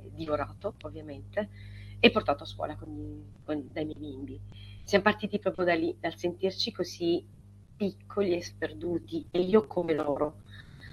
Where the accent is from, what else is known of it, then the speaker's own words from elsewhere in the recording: Apulia, Italy; mentre facevo su e giù dalla mia terra, dalla Puglia